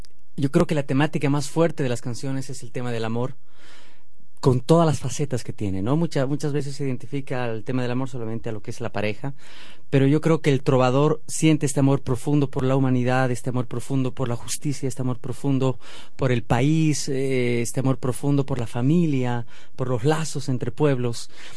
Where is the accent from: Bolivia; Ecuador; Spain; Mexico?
Bolivia; como cantautores, como bolivianos, para salir de nuestro país también y empezar a compartir con la gente todo lo que estamos viviendo allá